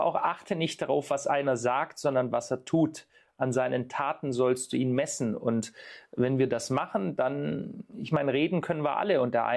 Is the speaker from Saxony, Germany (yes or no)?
no; Stuttgart, Baden-Württemberg, Germany; Ich komme ja aus Stuttgart.